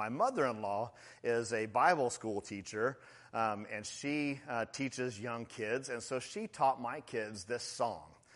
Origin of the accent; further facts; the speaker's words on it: Kansas, United States; So anyway, I learned that back in Kansas. I'm from Kansas, so maybe it's a Kansas thing.